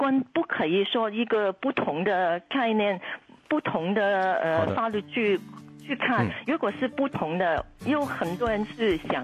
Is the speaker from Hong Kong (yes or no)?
yes; Hong Kong; 这个是很不同我们香港人的想法。